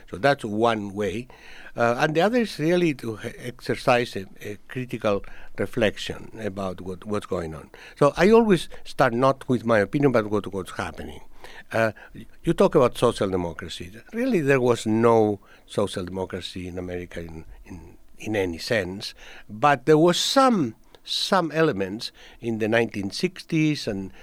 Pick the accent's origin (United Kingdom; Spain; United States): Spain; Not because I'm original from Spain